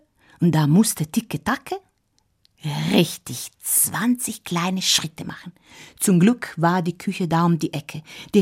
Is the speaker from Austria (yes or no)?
no; Italy; Ich habe eine Geschichte aus Italien mitgebracht. Ich komme selber aus Italien.